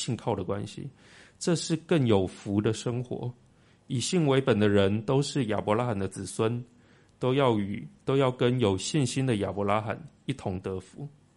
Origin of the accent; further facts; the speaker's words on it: Taiwan; 这个是我们台湾人说所谓媳妇熬成婆的心态。